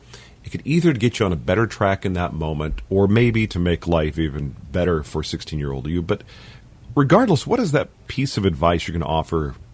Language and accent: English; Dallas, Texas, United States; I grew up in Dallas as a kid, and the latchkey kid in the 80s.